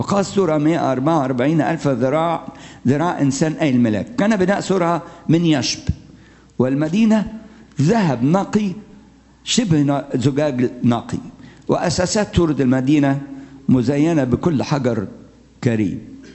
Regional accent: Egypt; إحنا عندنا في مصر عيار 24 وفي عيار 28

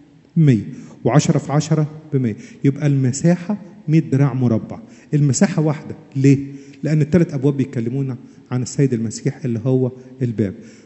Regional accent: Egypt; عارف زي ما عندنا في مصر كده يقولوا عزرائيل ما تقربش

